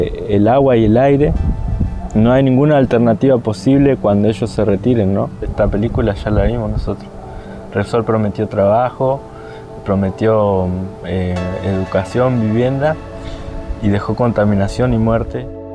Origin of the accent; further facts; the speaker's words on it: Neuquén, Argentina; soy Kona del Lof nehue mapu, de la zona del Traunco de la Confederación Mapuche de Neuquén.